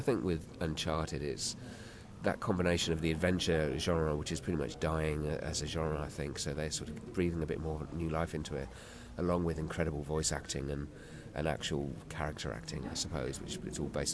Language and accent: English; United Kingdom; now in Australia; I'm British, but I live in Australia